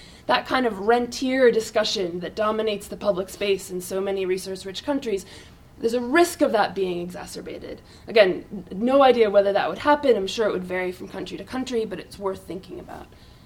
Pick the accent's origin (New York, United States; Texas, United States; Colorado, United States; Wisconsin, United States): New York, United States; I was, as a New Yorker, excited about the idea of just a garage